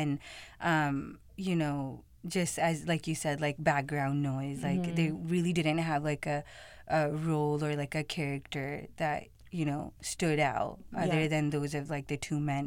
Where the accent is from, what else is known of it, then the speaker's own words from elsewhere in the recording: Pakistan; people that I myself know as a Pakistani